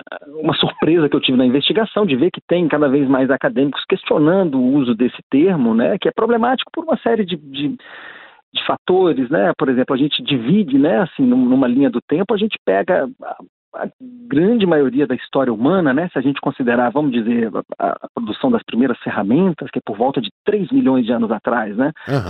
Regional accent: Lagoa Santa, Minas Gerais, Brazil; born there; Eu nasci em Belo Horizonte, lá na terrinha, na grande Belo Horizonte, Lagoa Santa, que é um dos grandes, das localidades mais importantes para a arqueologia americana e mundial

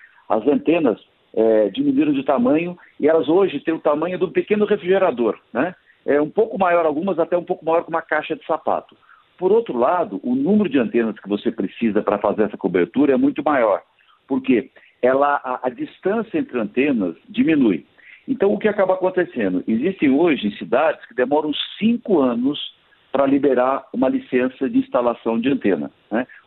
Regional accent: São José dos Campos, São Paulo, Brazil; como eu sou de São José dos Campos

